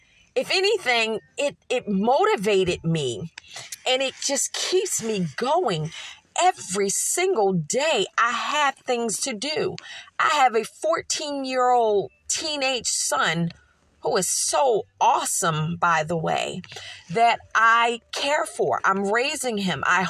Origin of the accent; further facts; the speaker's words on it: Philadelphia, Pennsylvania, United States; I grew up in Philadelphia, where we were made to do something. We were made to move.